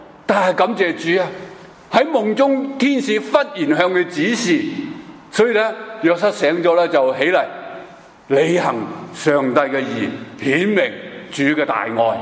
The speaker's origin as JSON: {"language": "Chinese", "country": "Hong Kong", "said": "我哋香港咧，咪时时有一句说话喺呢几年间系出现嘅。"}